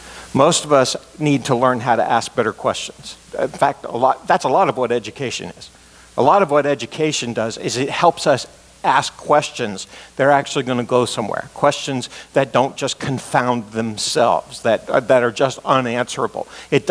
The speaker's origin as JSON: {"language": "English", "region": "Ohio", "country": "United States", "tie": "born or raised there", "said": "I know I'm right in the center of West Virginia, but I was born in Ohio, and I was raised in Ohio, so I am an Ohio State Buckeye fan."}